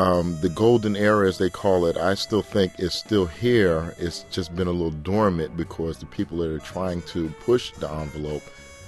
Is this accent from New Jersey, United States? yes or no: no; Philadelphia, Pennsylvania, United States; I grew up in North Philadelphia. The music was very prominent there